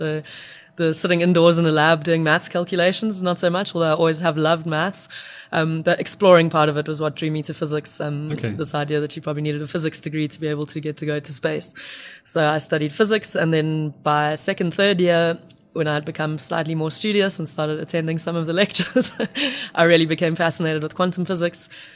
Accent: Pietermaritzburg, KwaZulu-Natal, South Africa; also born or lived in Eastern Cape; Pietermaritzburg, actually, yes.

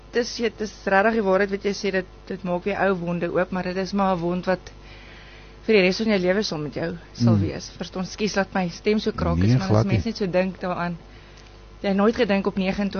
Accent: Phalaborwa, Limpopo, South Africa; now in Nelspruit, South Africa; Ek is oorspronklik van Palaborwa af, maar ek bly nou hier vir die afgelope 6 jaar of 7 jaar.

